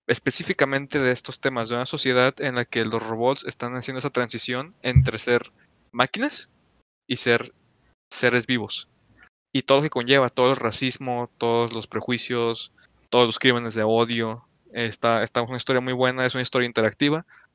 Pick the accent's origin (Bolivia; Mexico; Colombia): Mexico; Soy mexicano, para empezar. No tengo ascendencia rusa.